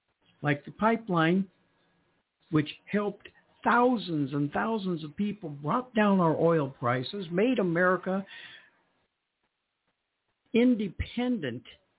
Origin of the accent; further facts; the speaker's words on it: United States; born there; I was born here in the United States. My dad was born here in the United States.